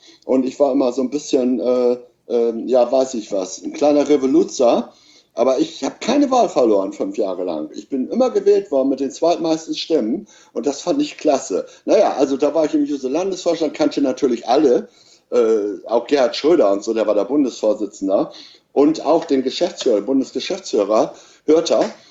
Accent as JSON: {"language": "German", "region": "Lower Saxony", "country": "Germany", "said": "ich bin Ossi, also Ostfriese. Damals waren wir ja noch die Ostfriesen."}